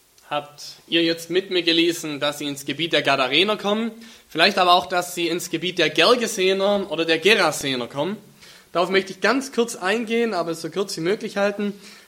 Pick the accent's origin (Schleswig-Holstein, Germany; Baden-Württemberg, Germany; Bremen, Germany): Baden-Württemberg, Germany; Aalen; wenn ich weiter nördlich in Deutschland bin und man mich fragt, wo kommst du her, und ich sage Aalen und das kennt keiner, dann sage ich grob in der Gegend von Stuttgart.